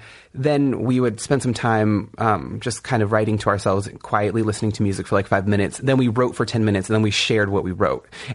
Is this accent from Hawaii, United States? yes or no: no; California, United States; I'm from the Kumeyaay Nation in Southern California, and one of the cornerstones of our traditional music are these things called the bird songs